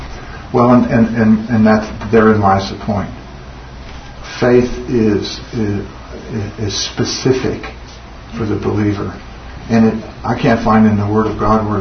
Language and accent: English; Missouri, United States; I grew up in Missouri.